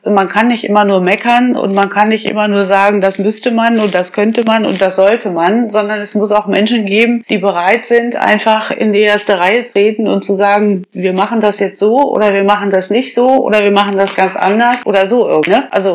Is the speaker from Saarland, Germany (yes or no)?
no; Kreinsen, Lower Saxony, Germany; also born or lived in Bad Gandersheim; Ich bin geboren in Bad Gandersheim und gewohnt habe ich eben zu Hause in meinem Elternhaus in Kreinsen